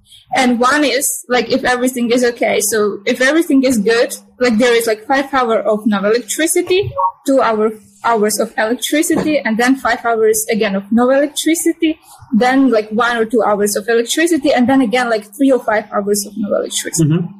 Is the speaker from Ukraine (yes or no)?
yes; Zakarpattia Oblast, Ukraine; Zakarpatska Oblast. I'm from Zakarpatska Oblast. This is the safest part in Ukraine right now.